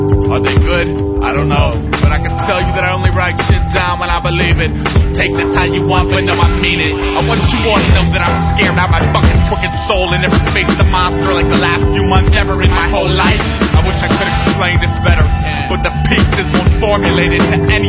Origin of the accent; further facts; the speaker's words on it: Long Island, New York, United States; born there; I was born in Long Island, New York, 76, before Graham and after Chris.